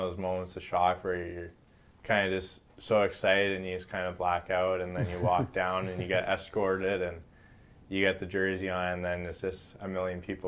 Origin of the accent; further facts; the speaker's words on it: Vancouver, British Columbia, Canada; Just growing up in Vancouver, we always had a little bit of everything.